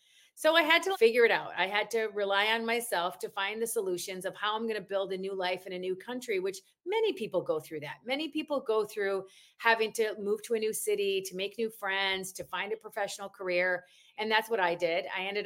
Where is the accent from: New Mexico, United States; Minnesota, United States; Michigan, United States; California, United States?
Minnesota, United States; Mankato; I'm born and raised in Mankato, Minnesota, a very small town south of the Twin Cities of Minneapolis and St. Paul.